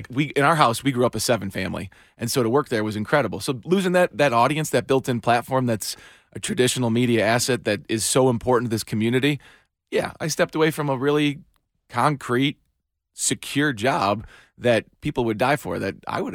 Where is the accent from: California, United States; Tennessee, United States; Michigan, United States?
Michigan, United States; Troy; I always wanted to work there. I grew up in Troy, watching